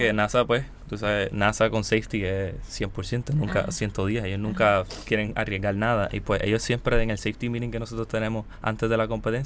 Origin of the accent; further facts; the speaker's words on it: Puerto Rico; específicamente somos los puertorriqueños que siempre estamos detrás y cogiendo detrás de ellos.